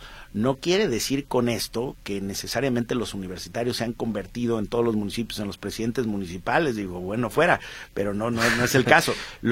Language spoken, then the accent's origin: Spanish; Jalisco, Mexico; yo soy del sur de Jalisco, no soy nacido en Guadalajara, y a mí todavía fue de las últimas generaciones que nos tocó emigrar a la capital del estado para poder seguir estudiando